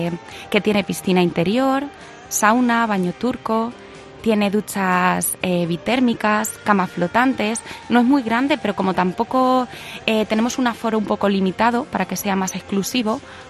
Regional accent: Alcalá del Júcar, Castilla-La Mancha, Spain; Yo soy de Alcalá del Júcar, no, soy de un pueblecito de aquí al lado.

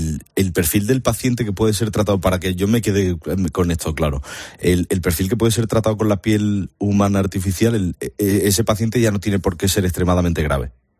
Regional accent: Seville, Andalusia, Spain; Pero que yo soy de Sevilla.

